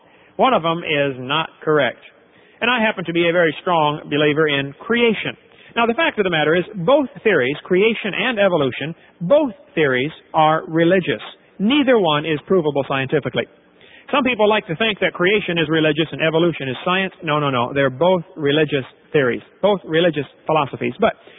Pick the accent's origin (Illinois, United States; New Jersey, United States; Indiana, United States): Illinois, United States; East Peoria; But when I was about 6 or 7 years old, I was raised in East Peoria, Illinois.